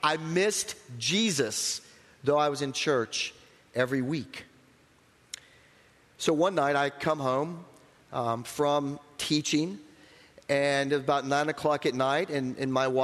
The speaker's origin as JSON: {"language": "English", "region": "the South", "country": "United States", "tie": "born or raised there", "said": "I grew up in Bible Belt South, which really is just a name now. It doesn't honestly really exist. So I grew up and I went to church every Sunday."}